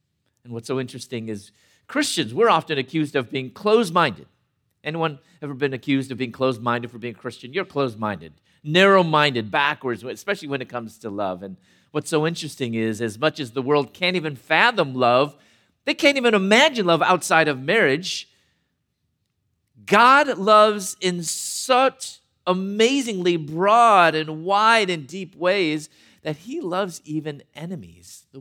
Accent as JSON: {"language": "English", "town": "Chicago", "region": "Illinois", "country": "United States", "also_born_or_lived": "Louisville, United States", "moved": "as an adult", "said": "And then it wasn't until my early 20s that I moved from Chicago, where I'm originally from, to Louisville, Kentucky, where I finally came out of the closet"}